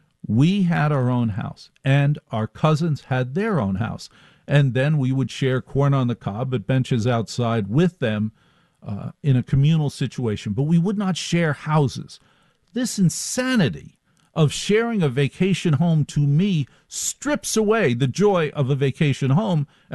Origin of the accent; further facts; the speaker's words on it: New Jersey, United States; Nobody says, I grew up in Jersey. That's where I'm from.